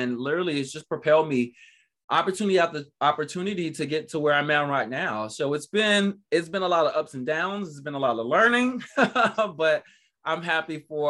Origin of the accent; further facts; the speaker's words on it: Miami, Florida, United States; moved away as an adult; also born or lived in Germany; So, you know, I'm born and raised in Miami, and I left Miami I joined the military, then the army in 2001